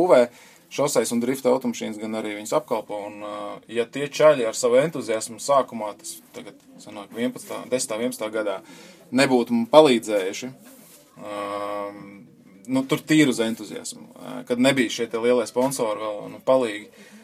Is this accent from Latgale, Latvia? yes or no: no; Mežciems, Riga, Latvia; nu, es esmu dzimis un audzis Mežciemā. Visu savu bērnību es pavadīju biķenieku trasē